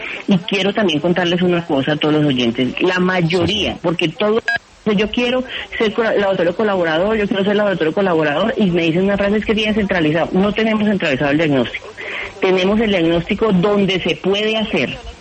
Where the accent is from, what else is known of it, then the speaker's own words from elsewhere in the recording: Colombia; como colombianos estamos haciendo nuestro súper mejor esfuerzo